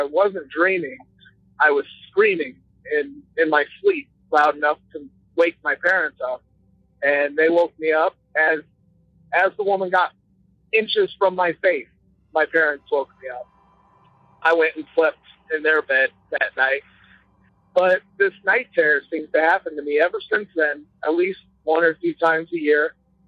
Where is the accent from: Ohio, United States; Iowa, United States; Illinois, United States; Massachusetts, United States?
Iowa, United States; I'm from Iowa.